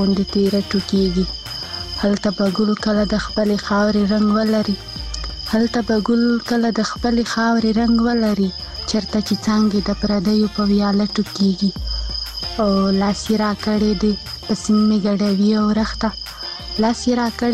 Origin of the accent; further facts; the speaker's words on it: Khyber Pakhtunkhwa, Pakistan; زه خبرې له وزیرستان یم